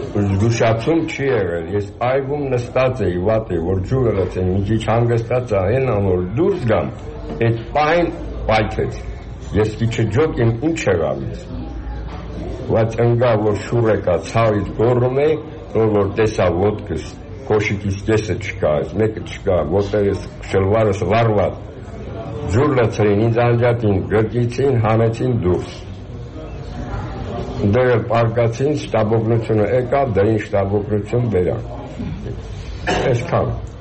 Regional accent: Nagorno-Karabakh, Azerbaijan; ես Ղարաբաղից եմ եկել

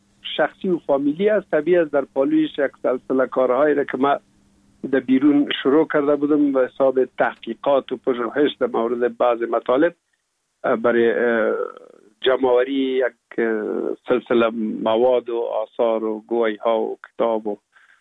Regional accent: Kabul, Afghanistan; also born or lived in Pul-e Khumri; ما در شهر پلخمری به دنیا آمدیم، یعنی در ولایت بغلان شهر پلخمری، و تا یک سالگی را ما هم در مجه گذاشتندیم. بعد از او جاب کار بابی مصاب در کابل میکرد و انتقال کرد به اینجا. ما همراه مادرم با بابیم یا پدرم آمدیم به کابل

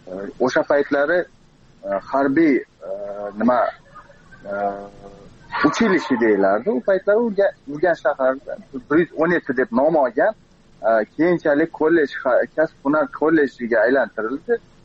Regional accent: Xorazm Region, Uzbekistan; moved away as an adult; now in Volgograd, Russia; oilaviy tinch ota-onam bilan Rossiyaning Volgograd shahriga ko'chib ketganmiz.

